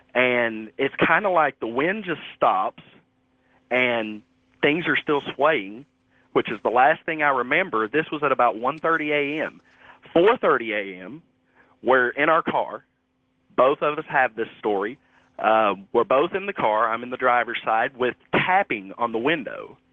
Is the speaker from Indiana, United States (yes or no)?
no; Kentucky, United States; now in Dayton, United States; new to the area, originally from Southeast Kentucky, and so is my girlfriend, met at our last job.